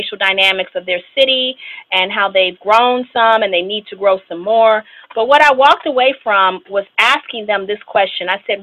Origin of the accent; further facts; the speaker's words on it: Chicago, Illinois, United States; I'm from Chicago, so of course I'm going to toss them in.